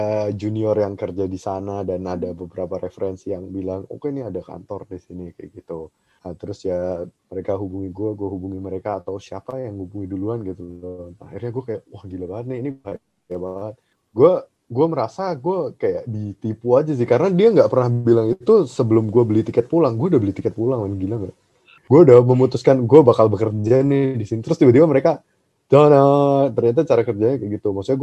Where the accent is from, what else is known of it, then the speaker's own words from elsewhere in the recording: Indonesia; Gue menjual, gue dari Indonesia. Gue bisa menjelaskan makanan ini dengan lebih baik gitu loh.